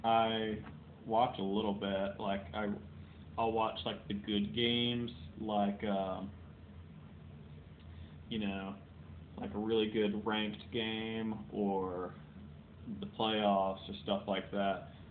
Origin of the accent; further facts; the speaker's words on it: Bedford, Virginia, United States; I'm from Bedford, Virginia.